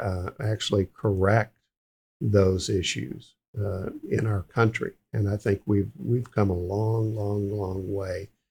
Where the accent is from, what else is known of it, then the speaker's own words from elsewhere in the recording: Memphis, Tennessee, United States; I grew up in Jim Crow South, mm-hmm. When I was a kid, I saw the white colored, you know, bathrooms and signs and water fountains.